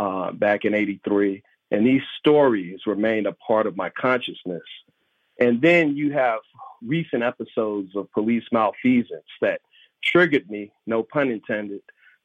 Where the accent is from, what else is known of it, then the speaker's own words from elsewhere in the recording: Brooklyn, New York, United States; I think it's partly because of my childhood growing up in Brooklyn that partly inspired me to embark on such a research project later in life.